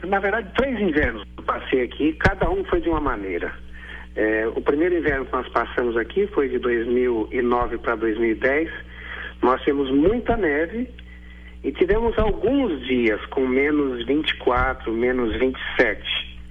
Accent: Brazil; Nós que somos brasileiros, esse é o nosso terceiro inverno aqui.

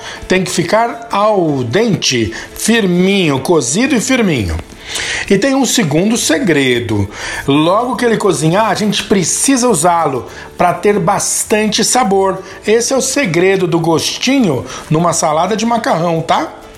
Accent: São Paulo, Brazil; Eu uso salsa porque eu sou paulista, né?

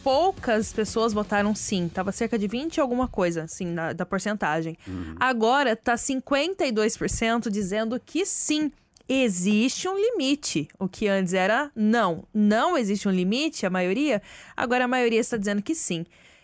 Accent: Jacareí, São Paulo, Brazil; Jacareí, que é minha cidade natal

